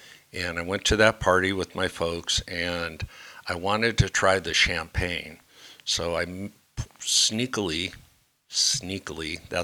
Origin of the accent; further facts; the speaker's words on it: Ohio, United States; also born or lived in Kansas City / Minnesota / California; And I was born back in Kansas City, Missouri. I grew up in Ohio and Minnesota, and eventually into California